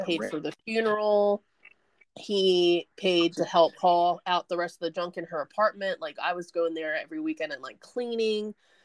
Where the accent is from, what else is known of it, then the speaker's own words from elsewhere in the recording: Baltimore, Maryland, United States; Because even though I grew up in Baltimore, like, my grandmother and them, like, her family, they all were from, like, Iowa, and they all lived on a farm.